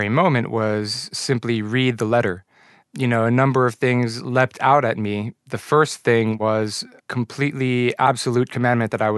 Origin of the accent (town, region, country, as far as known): United States